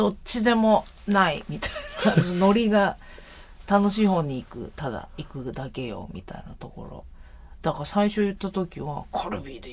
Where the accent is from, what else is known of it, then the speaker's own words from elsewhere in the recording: Hiroshima, Japan; moved away as an adult; now in Tokyo, Japan; まあ私も広島出身で東京に出たんでね、デビューしたんでよくわかるんですけど、